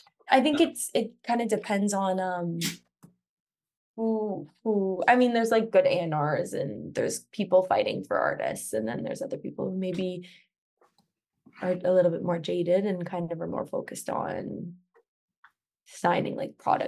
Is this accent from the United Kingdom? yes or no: no; Canada